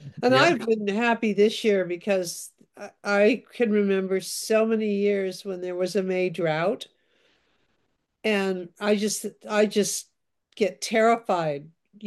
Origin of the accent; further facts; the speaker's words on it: Southwest, United States; I'm from the Southwest, you know, peppers, tomatoes, and corn.